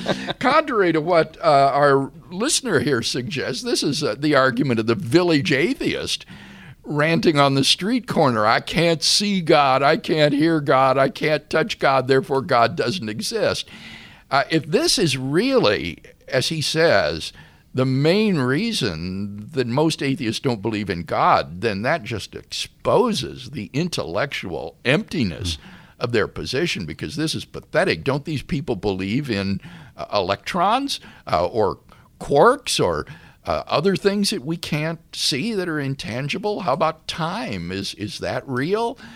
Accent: Keokuk, Iowa, United States; also born or lived in Peoria; But that doesn't undermine my knowledge that I was born in Peoria, Illinois and raised in Keokuk, Iowa.

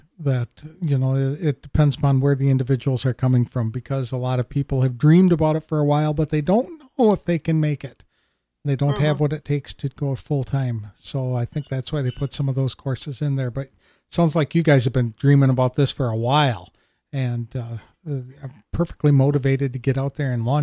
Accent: Phoenix, Arizona, United States; I just drove through that area, traveling from Denver all the way to my hometown, or my city here in Phoenix.

